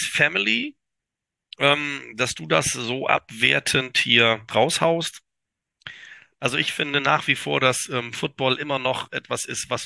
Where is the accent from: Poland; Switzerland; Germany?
Germany; Kiel, Schleswig-Holstein; now in Düsseldorf, Germany